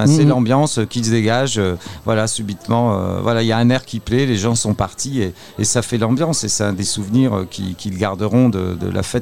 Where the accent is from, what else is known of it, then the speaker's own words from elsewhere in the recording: Boulogne-sur-Mer, Hauts-de-France, France; on a un certain nombre de chants de corsaires chez nous à Boulogne